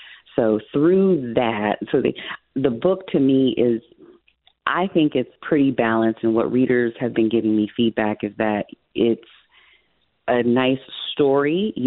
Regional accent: East Palo Alto, California, United States; how I grew up in East Palo Alto, a little town in Northern California that was very segregated at the time.

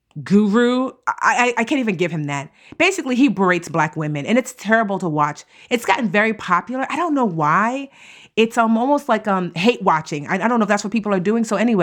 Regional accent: Nigeria; because I'm Nigerian and I'm not going to lie that hypergamy is something that is practiced traditionally in my culture

